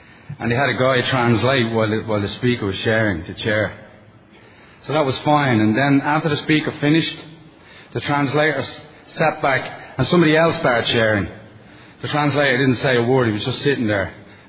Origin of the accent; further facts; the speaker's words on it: Ireland; being Irish, I really don't, you know, have too much to say